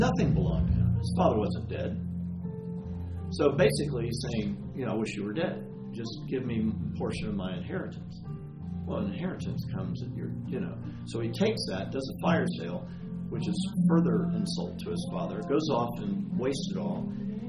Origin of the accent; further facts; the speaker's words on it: Florida, United States; I mean, I grew up in Florida with dairy cows. That was rough.